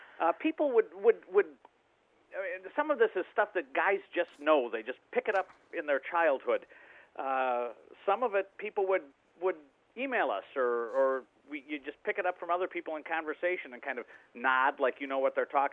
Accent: Chicago, Illinois, United States; See, I'm from Chicago. It's not the most nautical place in the world.

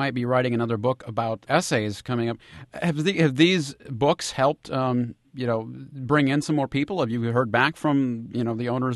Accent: Wilmington, Illinois, United States; I grew up near the Gemini Giant outside the launching pad in Wilmington, Illinois. I mean, that's very close to where I'm from.

